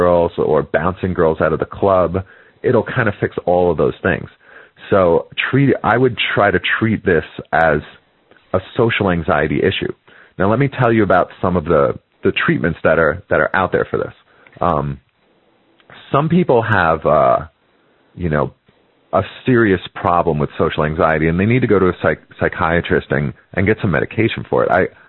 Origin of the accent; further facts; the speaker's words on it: New York, United States; I'm from New York, and I used to approach girls in the subway